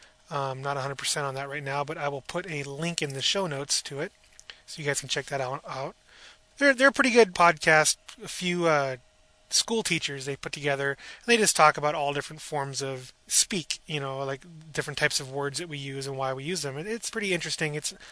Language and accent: English; Seattle, Washington, United States; But for the most part, lived up here in Washington, born and raised in Seattle, moved to Maple Valley